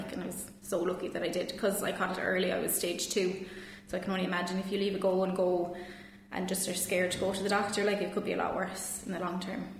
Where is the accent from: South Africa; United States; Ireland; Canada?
Ireland; Munster; now in Cork, Ireland; I'm from Larrick-on-Pon, near Listowel in County Kerry, and I'm a nurse up in COH in Cork in the baby ward.